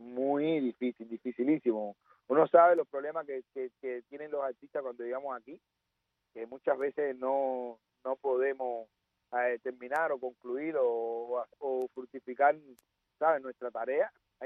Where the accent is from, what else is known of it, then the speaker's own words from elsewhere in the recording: Havana, Cuba; now in Spain; a los barrios, a Santo Suárez, a mi patria, a mi gente linda, caballero, y aquí estamos, a lo que salí de Cuba, a trabajar, a hacerme un hombre de bien. Bueno, yo me fui en el 99, que me fui de Cuba, me fui para España